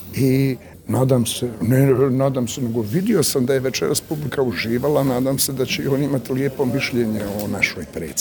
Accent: Sarajevo, Federation of Bosnia and Herzegovina, Bosnia & Herzegovina; jer ja se bojim toga, ja sam rođen iz Sarajlija.

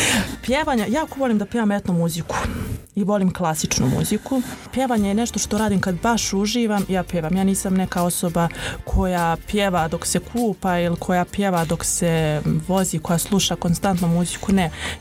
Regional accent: Bosnia & Herzegovina; onu fabriku koja je najpoznatija kod nas u Bosni i Hercegovini

